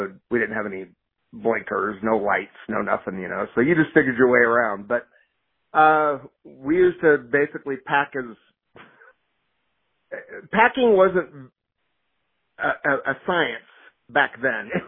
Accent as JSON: {"language": "English", "town": "Riverside", "region": "California", "country": "United States", "tie": "born or raised there", "said": "And then I grew up in Riverside, so we probably don't know. Years ago, they built a dam for the Santa Ana River."}